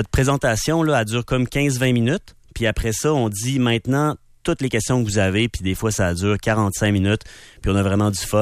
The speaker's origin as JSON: {"language": "French", "town": "Quebec City", "region": "Quebec", "country": "Canada", "tie": "born or raised there", "said": "Mon père est italien. Ma mère vient de Shawinigan. Moi, j'ai grandi à Québec, à Sainte-Foy. J'ai étudié un peu à Lévis au cégep. Après ça, je suis revenu sur la rive nord. J'habite le centre-ville depuis longtemps. Là, j'habite Limoilou."}